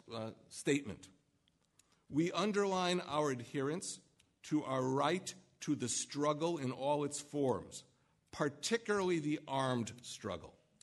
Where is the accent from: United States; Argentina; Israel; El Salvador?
Israel; Jerusalem, Jerusalem District; it is interesting to share those facts when you come from Cairo, or I come from Jerusalem.